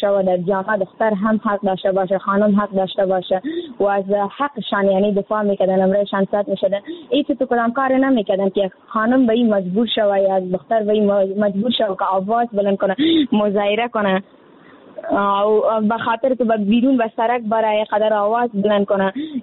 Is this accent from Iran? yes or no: no; Afghanistan